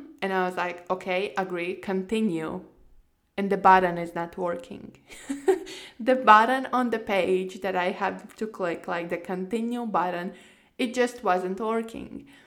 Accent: Latvia; now in Spain; because ultimately, like, I'm in Spain right now. Originally, I'm from Latvia

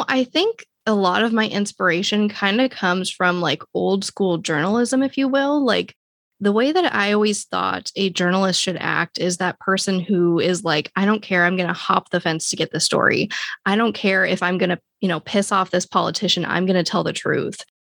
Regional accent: Phoenix, Arizona, United States; I grew up in West Phoenix and I saw a lot of friends, you know, die from drug overdoses.

